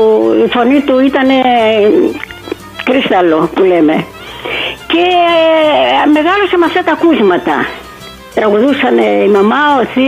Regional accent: Rhodes, South Aegean, Greece; Κατάγομαι από τη Ρόδο. Στη Ρόδο γεννήθηκα, από τους γονείς μου οι οποίοι ήταν πρόσφυγες στη Μικράς Ασίας, η μητέρα μου, ο μπαμπάς μου από το Καστελόριζο, και εγώ γεννήθηκα στη Ρόδο.

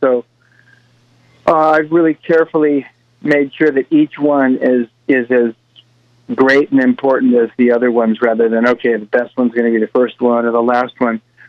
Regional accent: San Diego, California, United States; I grew up in San Diego, so I was a Disneyland kid.

